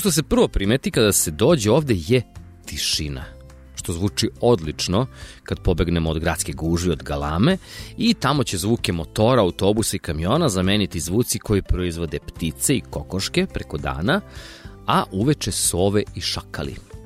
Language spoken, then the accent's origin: Serbian; Velika Kruševica, Šumadija and Western Serbia, Serbia; detinjstvo smo proveli u Velikoj Kruševici kod Rekovca